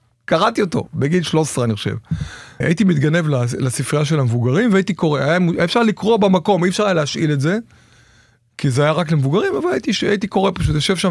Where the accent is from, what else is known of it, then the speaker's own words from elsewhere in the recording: Ashdod, Southern District, Israel; אני בן 53, גדלתי באשדוד, בשכונה ב', זו הייתה שכונה מאוד מאוד צבעונית, ליד השוק.